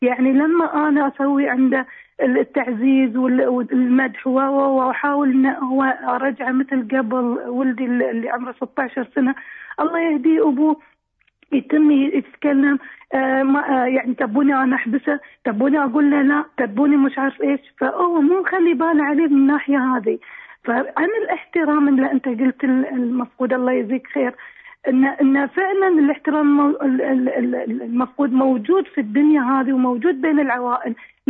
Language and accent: Arabic; Doha, Qatar; now in Germany; لأن أنا من الدوحة بس جاية حق علاج إن شاء الله الله يشفي عيالي. جايين ألمانيا حق العلاج.